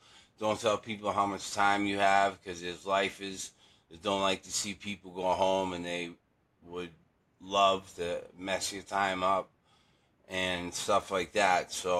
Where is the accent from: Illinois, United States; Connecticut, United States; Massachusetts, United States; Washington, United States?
Massachusetts, United States; Boston; I grew up in South Boston, the ghetto, the Irish ghetto in Boston.